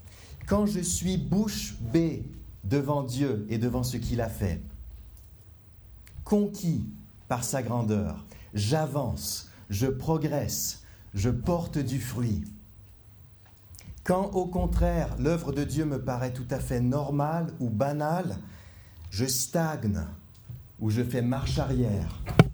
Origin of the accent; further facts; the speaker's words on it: Quebec, Canada; accent: Quebec French; moved away; entendre un accent québécois ce soir. Mais après plus de 10 ans d'exil, il ne reste pas grand-chose de mon accent.